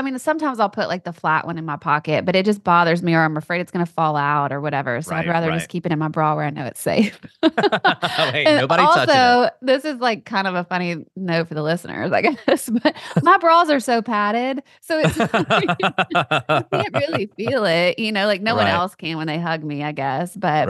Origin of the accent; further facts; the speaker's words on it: Louisiana, United States; But like in New Orleans, I'm from Louisiana, you know